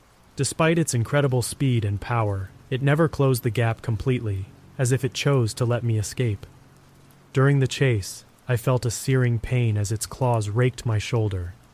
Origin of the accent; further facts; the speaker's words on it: Hot Springs, Arkansas, United States; Growing up near Hot Springs National Park, I had always heard strange tales from my friends and other hikers